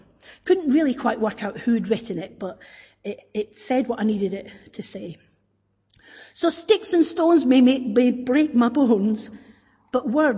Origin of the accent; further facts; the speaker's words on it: Scotland, United Kingdom; Sometimes people will say to me, talk Scottish, and it's like, well, I think I am talking Scottish.